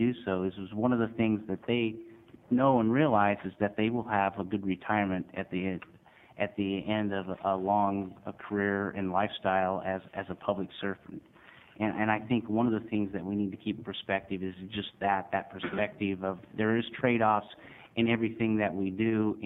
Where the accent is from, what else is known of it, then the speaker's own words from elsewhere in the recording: Oregon, United States; I grew up in the Southern Oregon area. I've worked in the timber industry.